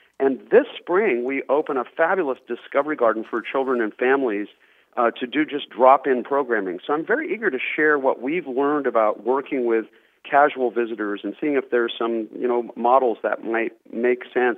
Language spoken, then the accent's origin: English; Hawaii, United States; now in Brooklyn, United States; I grew up in Hawaii, and actually I used to come to South Florida